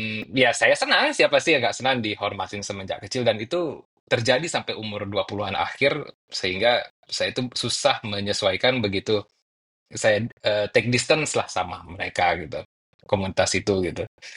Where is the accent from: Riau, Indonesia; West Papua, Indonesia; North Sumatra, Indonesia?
North Sumatra, Indonesia; Medan; Jadi saya itu pas tumbuh besar di Medan itu datang dari sekte agama Islam juga. Kalau pernah dengar namanya tarikat gitu. Jadi saya itu memang anak gurunya, anak mursyidnya.